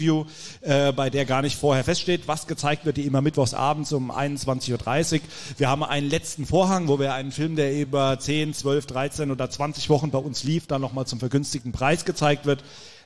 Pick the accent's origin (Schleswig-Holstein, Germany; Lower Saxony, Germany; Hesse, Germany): Hesse, Germany; Nidderau-Heldenbergen; Also so wie meine beiden Geschäftsführer, Kollegen Sebastian und Joram auch, komme ich aus Nidderau-Heldenbergen, um genau zu sein. Ich sei ein Hellwischer, sagt man ja bei euch.